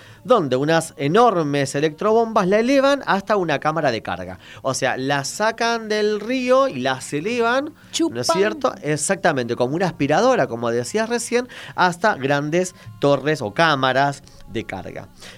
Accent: La Matanza, Buenos Aires Province, Argentina; born there; Nací en Matanza, imagínate, ¿no?

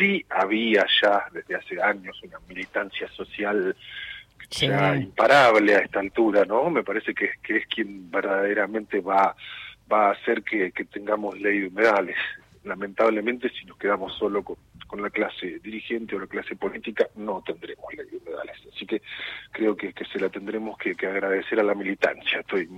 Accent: La Pampa, Argentina; de parte de quienes somos de La Pampa en contra de alguna otra provincia

